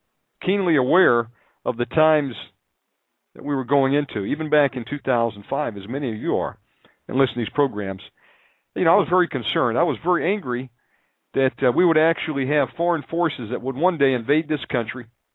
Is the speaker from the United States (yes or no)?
yes; United States; went to Colombia for a while, found that I couldn't stay there long term as American.